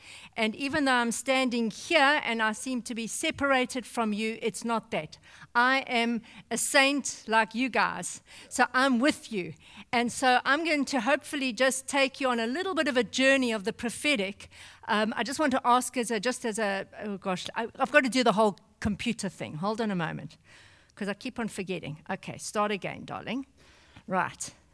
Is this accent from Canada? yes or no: no; South Africa; it might be because I'm South African.